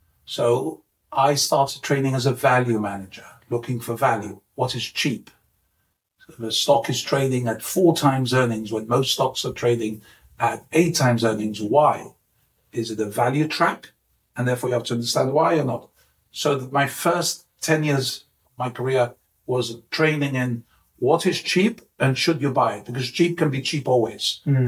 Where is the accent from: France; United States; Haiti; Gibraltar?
Gibraltar; because I'm from Gibraltar. So I know, when I grew up in Gibraltar, had family Morocco, not real family, but we originally came from Morocco, mm-hmm. 100 years ago.